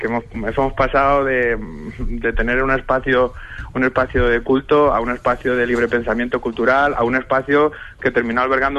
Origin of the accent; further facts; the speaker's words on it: Toledo, Castilla-La Mancha, Spain; bueno, es mi tierra, por supuesto, yo soy toledano